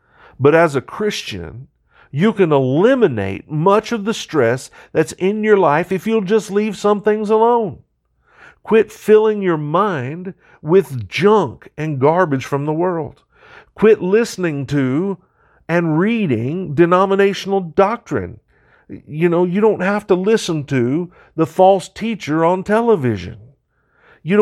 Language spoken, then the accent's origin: English; Kansas, United States; For instance, growing up in Kansas, I say you guys.